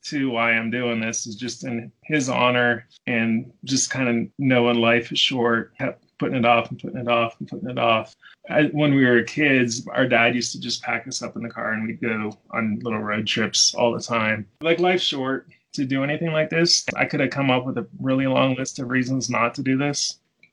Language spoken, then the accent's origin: English; Florida, United States; where I grew up in Florida